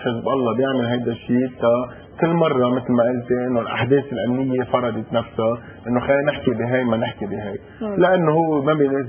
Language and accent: Arabic; Lebanon; هو انه ناخذ قرار كلنا سوا كلبنانيين انه هيدا سلاح ما بقى بدنا اياه